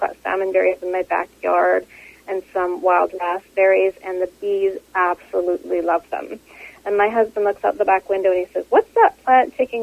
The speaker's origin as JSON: {"language": "English", "region": "Saskatchewan", "country": "Canada", "tie": "born or raised there", "said": "I grew up in Saskatchewan in the middle of the prairies, and I was lucky enough to live by a lot of wildflowers in the pasture nearby."}